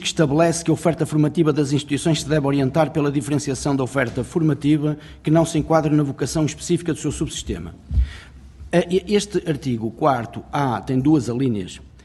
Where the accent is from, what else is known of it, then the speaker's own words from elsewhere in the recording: Porto, Norte, Portugal; Eu sou do Porto.